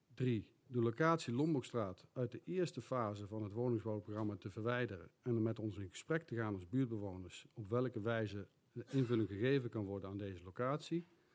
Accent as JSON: {"language": "Dutch", "town": "Duiven", "region": "Gelderland", "country": "Netherlands", "tie": "born or raised there", "said": "Ik ben geboren en getogen in Duiven. Ik woon op het moment in de Lombokstraat"}